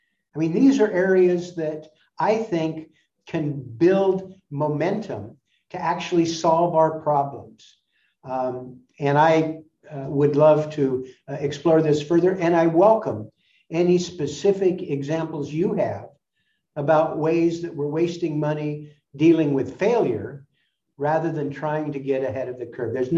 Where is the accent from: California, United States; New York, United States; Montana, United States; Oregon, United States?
Oregon, United States; Portland; I came home 2 years ago, having been in the East, to the worst air quality in the world in my hometown of Portland, as the smoke drifted up.